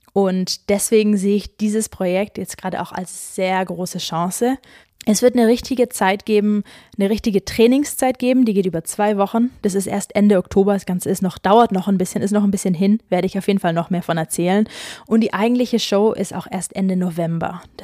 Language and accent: German; Baden-Württemberg, Germany; Ich bin dann ja fast bei mir wieder zu Hause, denn ich komme ja aus Baden-Württemberg. Mannheim ist direkt um die Ecke